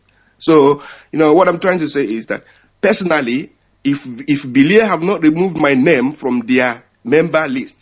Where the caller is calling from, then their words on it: New Zealand; I'm calling you from New Zealand.